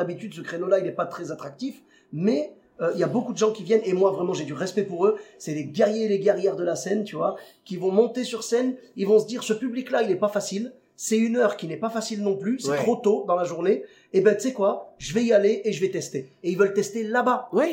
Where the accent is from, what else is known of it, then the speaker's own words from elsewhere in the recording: Clermont-Ferrand, Auvergne-Rhône-Alpes, France; je viens de Clermont-Ferrand, tu sais